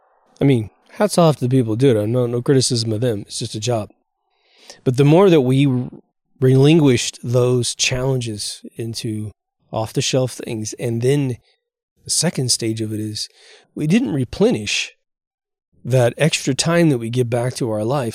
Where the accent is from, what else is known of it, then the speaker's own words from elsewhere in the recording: Kansas, United States; I come from Kansas. Well, we're not real rich in Kansas.